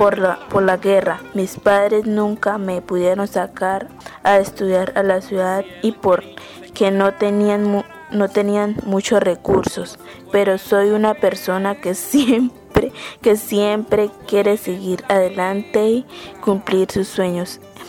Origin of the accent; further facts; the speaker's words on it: Cañucumare, Meta, Colombia; also born or lived in Villavicencio; nací en Villavicencio del Meta y me trajeron cuando tenía un año de haber nacido para la vereda Cañucumare.